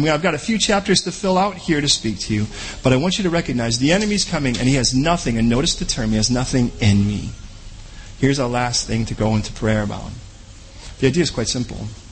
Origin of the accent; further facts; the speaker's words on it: United States; pardon me for this, I'm an American.